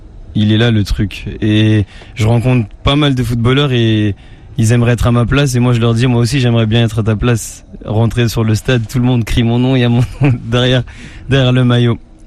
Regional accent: Guinea; J'aimerais bien faire un concert dans mon pays d'origine, la Guinée.

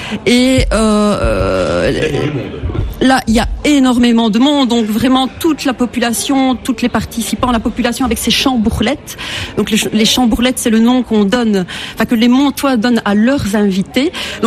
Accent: Mons, Wallonia, Belgium; Donc, chez nous, à Mons, donc, le doudou, c'est vraiment une fête de grande liesse collective

